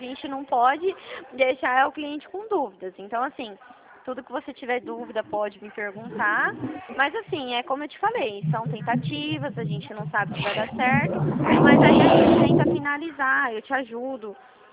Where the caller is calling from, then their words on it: Presidente Prudente, São Paulo, Brazil; A gente é daqui da região de Presidente Prudente, você conhece?